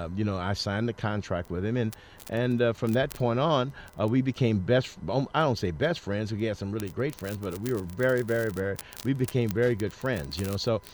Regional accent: St. Louis, Missouri, United States

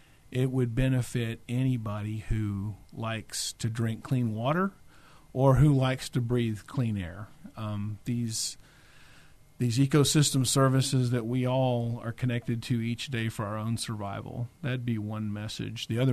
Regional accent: Texas, United States; because I grew up right outside of Fort Cavazos. They moved through our ranch in 1982

